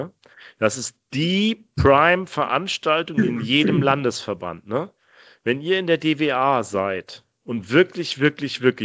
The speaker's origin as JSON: {"language": "German", "town": "Rostock", "region": "Mecklenburg-Vorpommern", "country": "Germany", "tie": "born or raised there", "said": "Das war in Rostock, sondern meine Heimatstadt, ja."}